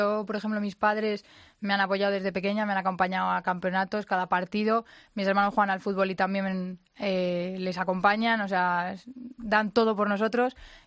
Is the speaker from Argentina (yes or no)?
no; Galapagar, Community of Madrid, Spain; Yo empecé jugando en Villalba, bueno, en Galapagar, en mi pueblo, y me fui a Villalba